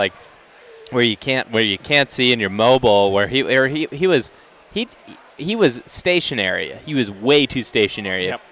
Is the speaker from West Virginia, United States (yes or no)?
no; Ohio, United States; What did it for me growing up in Ohio